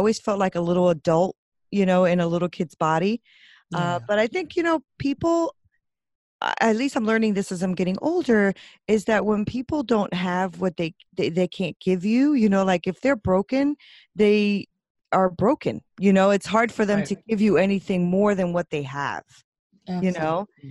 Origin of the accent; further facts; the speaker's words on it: Connecticut, United States; So I am born and raised in Connecticut, and I came from pretty broken family, you would say.